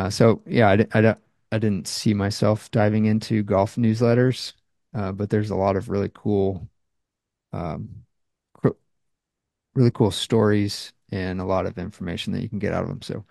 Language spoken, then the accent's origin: English; Washington, United States; We grew up in Washington State, lived there forever, had two kids there, and then we just were ready for a big change.